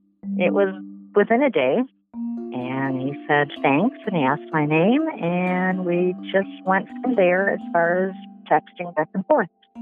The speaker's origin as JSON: {"language": "English", "town": "Kenosha", "region": "Wisconsin", "country": "United States", "said": "I'm from Kenosha, Wisconsin."}